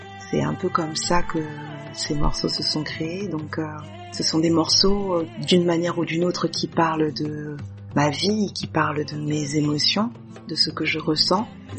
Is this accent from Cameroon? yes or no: yes; Cameroon; Nous sommes des Bamilékés et Camerounais Bamilékés